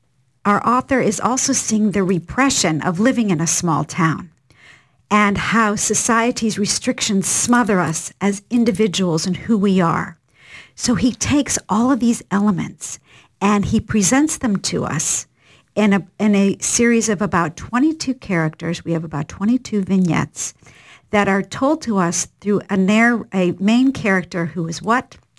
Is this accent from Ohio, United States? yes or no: yes; Ohio, United States; that I am from Ohio